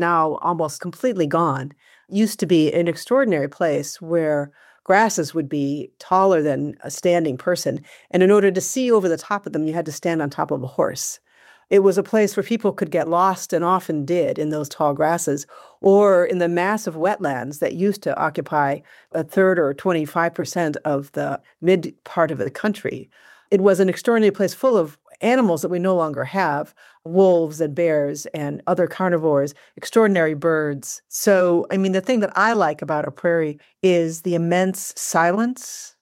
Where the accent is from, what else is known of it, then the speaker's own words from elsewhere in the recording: Michigan, United States; I mean, I grew up in Michigan. I grew up in a suburb of Detroit.